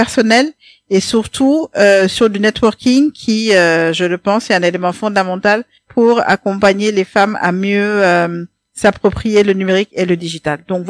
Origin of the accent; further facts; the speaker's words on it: Saint-Louis, Senegal; je suis originaire de Saint-Louis, mariée et mère de 4 enfants.